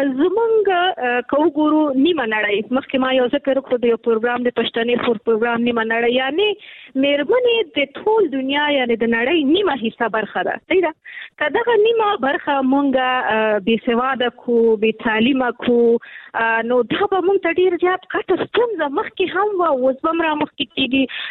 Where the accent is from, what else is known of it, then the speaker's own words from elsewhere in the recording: Nangarhar, Afghanistan; چونکه ما مخکې کابل کې کار کوو، بیا ما خپل اساسي هدف چونکه زه د ننګرهار یم